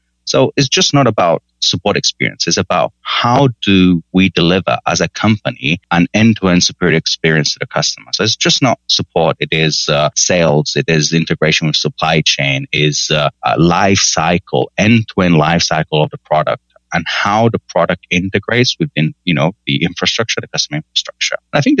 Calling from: California, United States; I'm actually recording from California, and I don't have any weather issues.

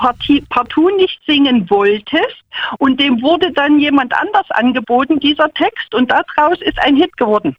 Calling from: Leipzig, Saxony, Germany; Ich bin ja aus Leipzig … aus Leipzig, 62 Jahre alt.

